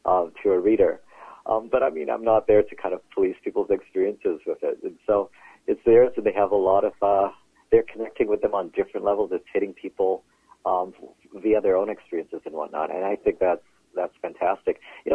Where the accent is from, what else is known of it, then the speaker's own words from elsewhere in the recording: Brampton, Ontario, Canada; now in Vancouver, Canada; I grew up in Brampton and went to university in Toronto. And I lived in Toronto and bought a place before moving to Vancouver.